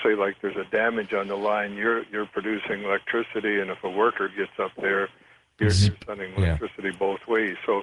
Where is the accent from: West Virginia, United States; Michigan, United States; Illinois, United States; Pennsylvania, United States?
Michigan, United States; Detroit; but one of them was I'm from Detroit and the Navy too.